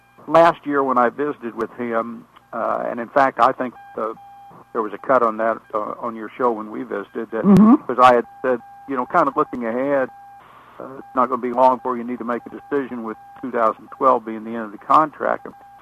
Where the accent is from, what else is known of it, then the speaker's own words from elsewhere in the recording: Oklahoma, United States; and we're both from Oklahoma, and I've known him for a long time